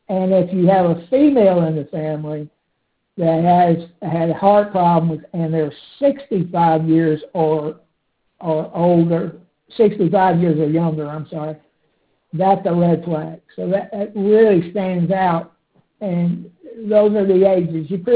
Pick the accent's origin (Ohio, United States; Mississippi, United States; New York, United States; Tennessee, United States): Tennessee, United States; And I grew up Baptist in Tennessee.